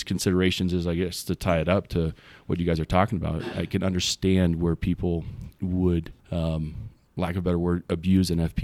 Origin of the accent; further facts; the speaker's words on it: Texas, United States; because I was raised in Texas. I mean, there was a small Catholic church